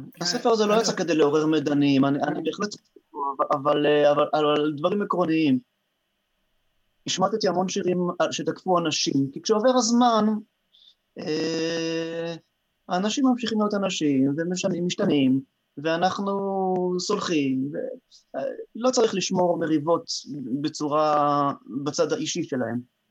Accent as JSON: {"language": "Hebrew", "town": "Ofra", "region": "Judea and Samaria", "country": "Israel", "tie": "born or raised there", "said": "אני גם תושב אופרה, הייתי, גדלתי שם בארץ בנימין, בדרום השומרון אפשר לומר"}